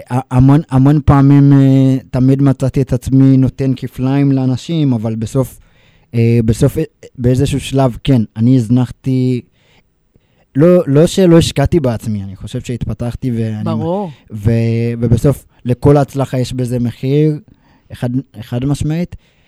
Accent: Afula, Northern District, Israel; אני במקור מאפולה, אני מחובר נפשית לאפולה.

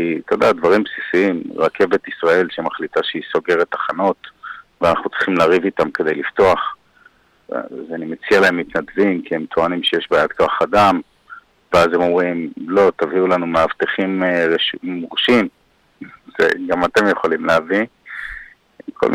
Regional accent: Hong Kong; moved away; אני גדלתי בהונג קונג

